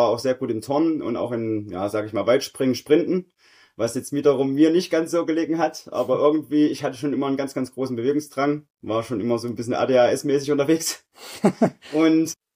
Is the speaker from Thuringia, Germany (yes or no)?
yes; Großbreitenbach, Thuringia, Germany; born there; also ich bin gebürtig aus Großbreitenbach im Thüringer Wald, da wo auch Andrea Henkel, Peter Sendel herkommen.